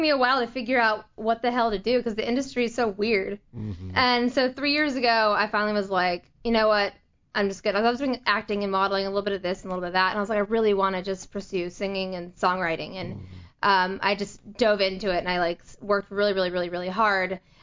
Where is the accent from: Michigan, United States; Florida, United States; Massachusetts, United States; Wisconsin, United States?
Florida, United States; Orlando; now in Los Angeles, United States; I'm from Orlando, Florida